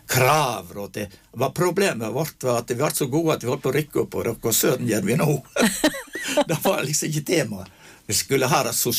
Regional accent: Luster, Vestland, Norway; at jeg kom ifra Luster kommune, inst i Sognefjorden.

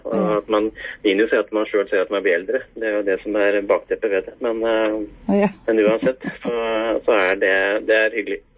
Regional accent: Vestland, Norway; når jeg er hjemme i Sogn, spesielt på sommeren, så må jeg på Molden for å få med meg det

